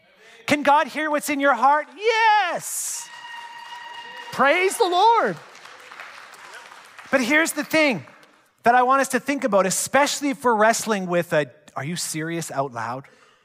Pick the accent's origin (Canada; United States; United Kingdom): Canada; Some of us, we're so Canadian, we're so nice, and we're a bit quiet